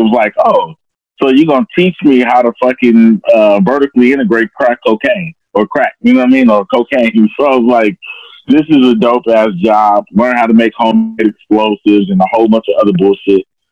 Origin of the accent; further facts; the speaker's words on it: St. Louis, Missouri, United States; Okay, man, I keep it fast and simple. I'm from St. Louis, Missouri. I was in the military for 17 years.